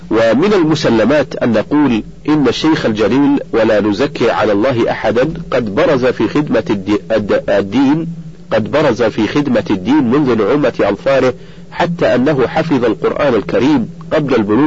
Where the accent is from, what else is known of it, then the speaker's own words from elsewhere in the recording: Riyadh, Riyadh Province, Saudi Arabia; born there; ولدت بمدينة الرياض في ذي الحجة سنة 30 و300 ألف للهجرة